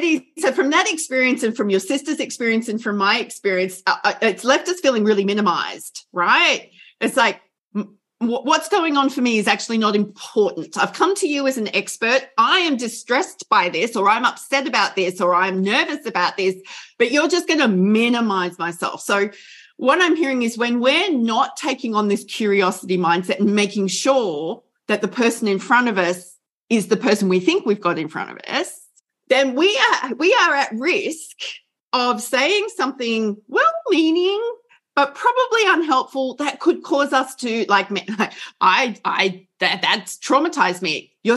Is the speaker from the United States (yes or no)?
no; Australia; I'm an Australian